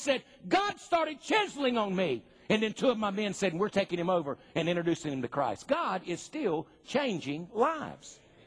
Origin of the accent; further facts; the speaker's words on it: Wilmington, United States; I called everybody back in Wilmington, my hometown, told all my church members